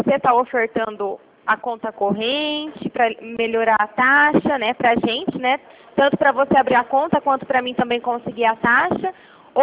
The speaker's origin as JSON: {"language": "Portuguese", "town": "Santa Maria", "region": "São Paulo", "country": "Brazil", "said": "como eu sou de Santa Maria, sou interior de São Paulo"}